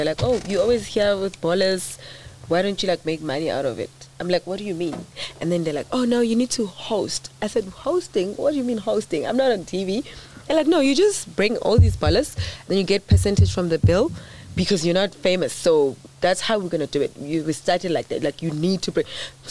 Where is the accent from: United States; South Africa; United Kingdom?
South Africa; Seshego, Limpopo; I'm from the North, which is Limpopo. So